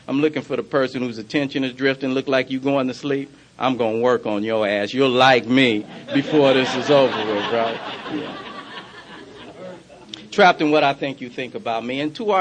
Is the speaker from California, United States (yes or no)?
yes; Los Angeles, California, United States; You know, I grew up in South Central L.A., hard to watch. You know, I come from a large family, six boys in my family.